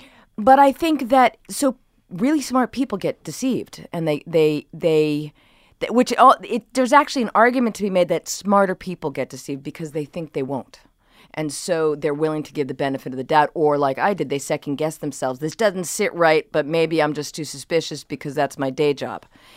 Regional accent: Brookline, Massachusetts, United States; now in New York City, United States; I live in New York City. I'm from Brookline, Massachusetts.

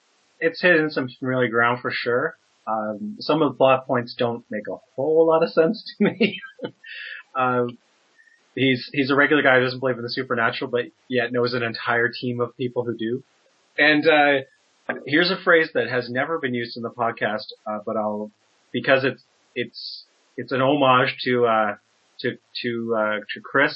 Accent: Canada; it's a good time to remind our listeners internationally that we are Canadian.

